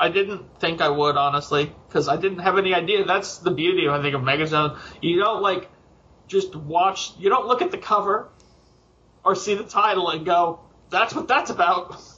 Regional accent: Midwest, United States; As a Midwesterner... You know, if it's not like cheddar and American, I haven't really absorbed too much.

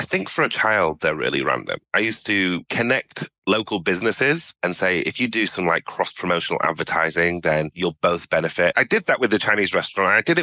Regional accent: Sudan; And we're originally from the Sudan in Africa.

